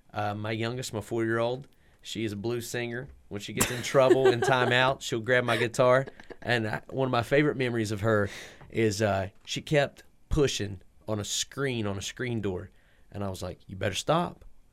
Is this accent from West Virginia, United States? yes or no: yes; Logan, West Virginia, United States; For us, me personally, and the group of folks that I grew up with in Logan, Landau